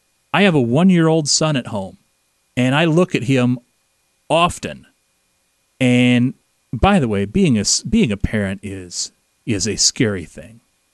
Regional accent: Iowa, United States; I am a 37-year-old white man who has born and raised in Iowa, and I am extremely lucky, and I realize it.

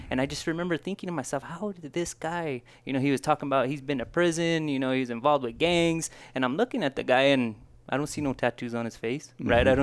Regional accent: New Mexico, United States; I'm from New Mexico, lived here all my life. The only time I stepped away from our beautiful state was when I served in the military.

